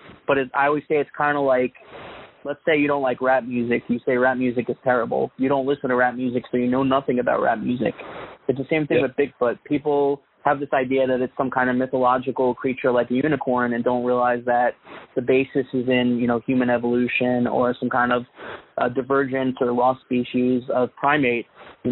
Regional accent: Brooklyn, New York, United States; As a kid, I'm originally from Brooklyn

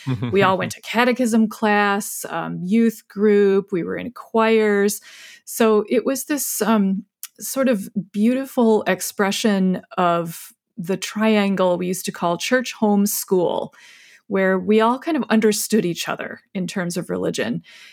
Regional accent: Michigan, United States; I grew up in West Michigan, and I was a curious child.

